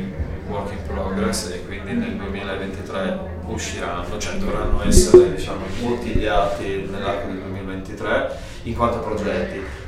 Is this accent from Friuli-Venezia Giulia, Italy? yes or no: yes; Friuli-Venezia Giulia, Italy; io sono friulano, il Rototom ce l'avevo nel giardino di casa quando facevo il festival che era in Friuli